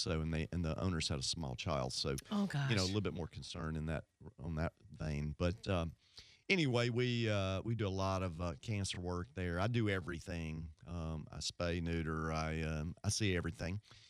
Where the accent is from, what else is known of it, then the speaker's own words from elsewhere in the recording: Tupelo, Mississippi, United States; I'm from Northeast Mississippi, around Tupelo